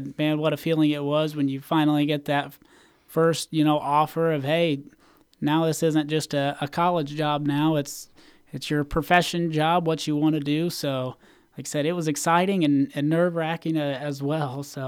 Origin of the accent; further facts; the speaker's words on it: New Castle, Indiana, United States; It's about 30 minutes away from my hometown of Newcastle in Muncie, Indiana